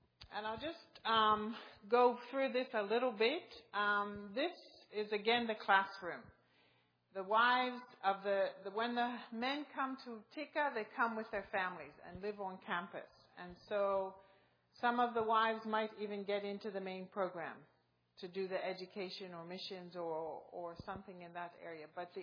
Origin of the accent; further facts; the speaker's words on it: York, Pennsylvania, United States; Well, I'm from York, but in that area, York, Pennsylvania.